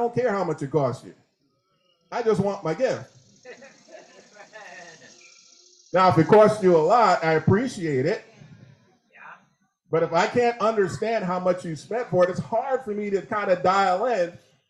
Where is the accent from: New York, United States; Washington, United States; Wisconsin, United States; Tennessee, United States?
New York, United States; I'm a New Yorker. I expect my cab.